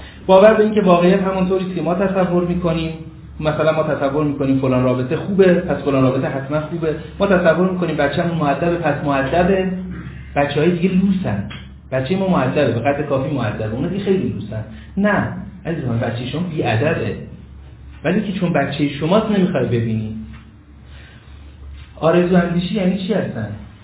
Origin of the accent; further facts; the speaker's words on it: Iran; born there; یکی از شرایط ناگزیر ما اینه که تو ایران به دنیا اومدیم، تو این زمانه، تو جهان سوم